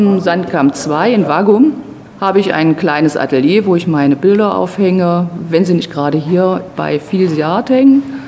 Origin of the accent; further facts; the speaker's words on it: Lower Saxony, Germany; Die süße Tour läuft zwischen Sachsen-Anhalt und Niedersachsen und immer entlang der Zuckerfabriken und der Zuckerrübenforschung. Und da ist ja auch meine Heimat.